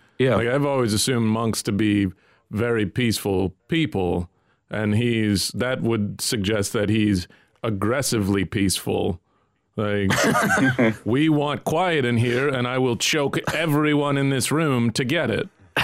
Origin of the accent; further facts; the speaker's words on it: United States; There is something I will say that, as an American, this feels like one of those similar things